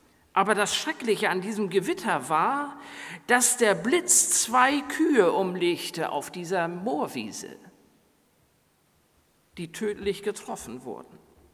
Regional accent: Gödenzow, Germany; als ich noch Teenager war, gab es in meinem Heimatdorf Gödenzow mal ein für mich sehr außergewöhnliches und auch schreckliches Ereignis.

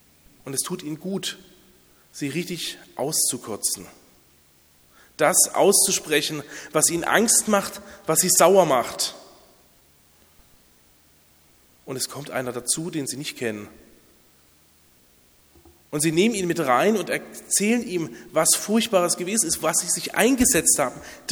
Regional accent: Basel, Basel-Stadt, Switzerland; Wie alle schon gehört habt, komme ich aus Basel

